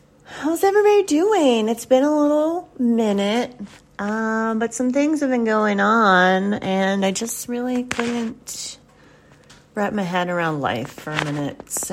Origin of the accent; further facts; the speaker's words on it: the South, United States; I know I'm not German. I don't have any kind of cool accent. You get doppelganger. I grew up in the South.